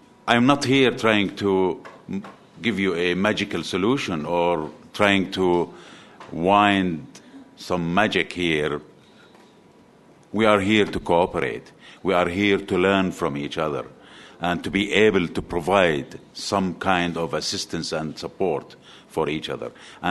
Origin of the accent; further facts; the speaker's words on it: Jordan; I come from Jordan. Jordan is a very small country, about 5% of Brazil.